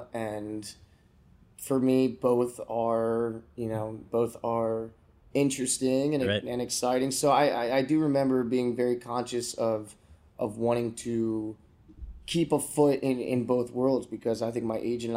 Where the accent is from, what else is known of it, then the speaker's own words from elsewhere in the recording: Florida, United States; I grew up in Florida. I love sunshine.